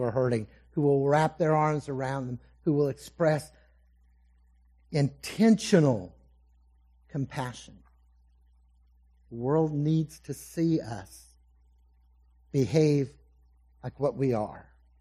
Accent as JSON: {"language": "English", "region": "Texas", "country": "United States", "said": "When he found out I was from Texas, it became cowboy up."}